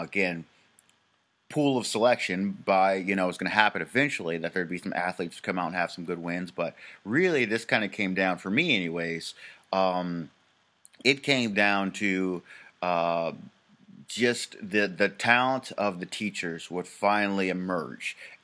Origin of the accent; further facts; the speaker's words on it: Minnesota, United States; Originally, I'm from Minnesota. When I was in Minnesota, the state over Wisconsin, we have rivals.